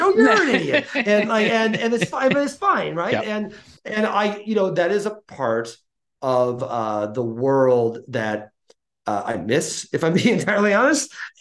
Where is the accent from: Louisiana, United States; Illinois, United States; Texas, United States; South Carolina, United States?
Illinois, United States; also born or lived in New York; now in Athens, United States; And I love Athens, but I'm also an outsider to Athens. I'm from Illinois. I lived in New York for 13 years.